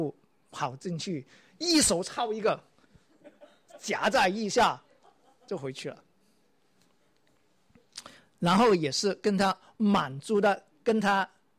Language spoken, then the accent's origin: Chinese; Guangdong, China; 麻雀，我们广东人就知道了，什么叫做荷花雀